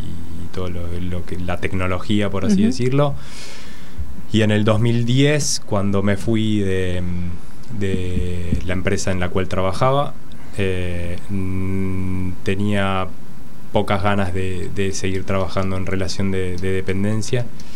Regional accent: Villa Devoto, Buenos Aires, Argentina; Nací en Devoto también y pasé mi infancia en el Copelo, mismo colegio.

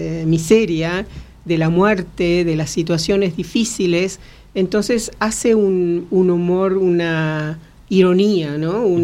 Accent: Argentina; born there; tenemos los checos, aunque yo nací en Argentina, porque bueno, lo viví mucho con los cuentos de mi padre

